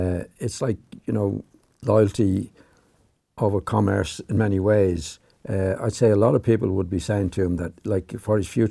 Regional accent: Dublin, Leinster, Ireland; I was brought up in Reardon in Dublin.

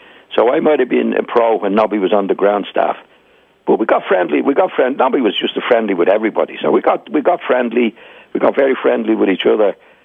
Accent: Dublin, Leinster, Ireland; moved away; No. I came originally from Ormond Square.

